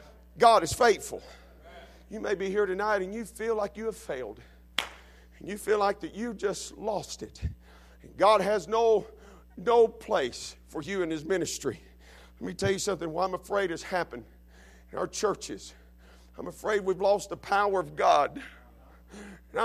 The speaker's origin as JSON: {"language": "English", "region": "Alabama", "country": "United States", "said": "Now I'm from Alabama, that's a big number for 40 years"}